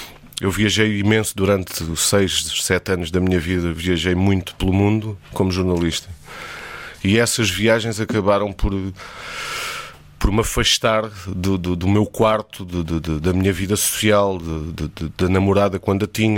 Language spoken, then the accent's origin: Portuguese; Lisbon, Portugal; born there; moved away as an adult; now in Alentejo, Portugal; Porque nasci em Lisboa e aos 24 anos